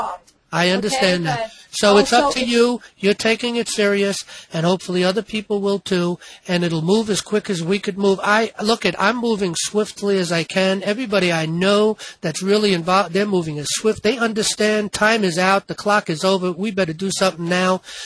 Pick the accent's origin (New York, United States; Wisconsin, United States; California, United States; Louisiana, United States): New York, United States; I'm going to give New York as an example because I'm from New York and I understand New York and the judicial process.